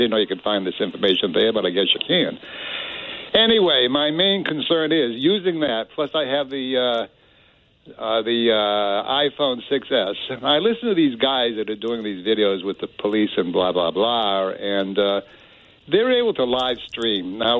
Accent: Canada; Being Canadian like I am

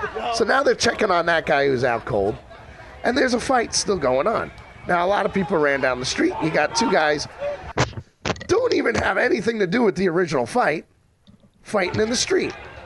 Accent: New York, United States; I'm a New Yorker.

